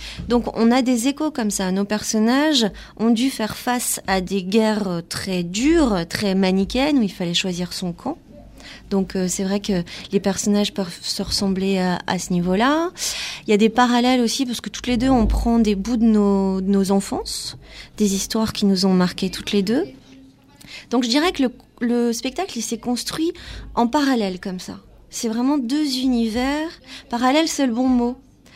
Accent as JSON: {"language": "French", "town": "Availle-sur-Seiche", "region": "Brittany", "country": "France", "said": "Et moi, je suis partie d'Availle-sur-Seiche, un petit village en Ille-et-Vilaine, en Bretagne, pas très très très loin de Rennes."}